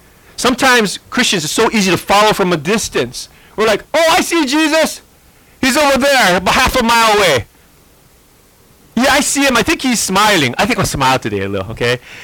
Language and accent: English; Texas, United States; sometimes it's hard because I'm from Texas. So, you know, for me, the Texan way to make friends is, hey, come on over.